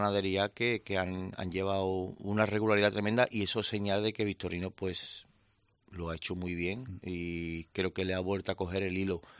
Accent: Madrid, Community of Madrid, Spain; soy de Madrid

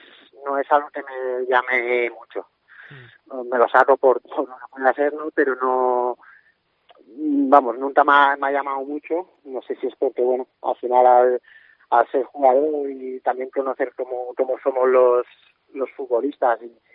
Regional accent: Balearic Islands, Spain; Soy de Mallorca, pero sí que me considero un ostense más. Bueno, tengo familia aquí, mi mujer es de aquí, mis suegros.

